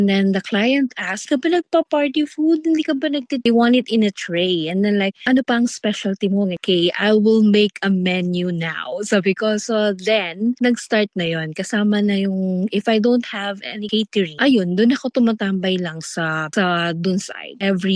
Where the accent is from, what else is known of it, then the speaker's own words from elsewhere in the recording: Central Luzon, Philippines; Kapampangan ako.